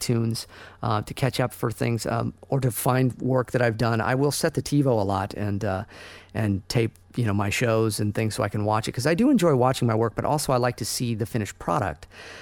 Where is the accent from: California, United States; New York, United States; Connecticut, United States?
California, United States; Santa Barbara; he lived in my hometown of Santa Barbara, where I live and work